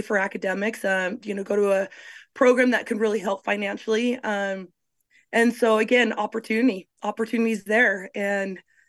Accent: Idaho, United States; I mean, and we're from Idaho, so we're dreaming big.

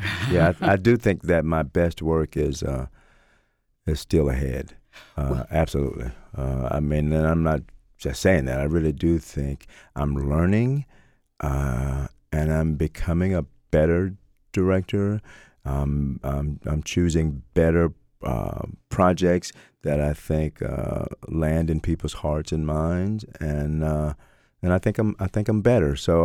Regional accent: Tallahassee, Florida, United States; born there; now in Atlanta, United States; Even though I was born in Tallahassee, Florida, Atlanta's the place I consider home.

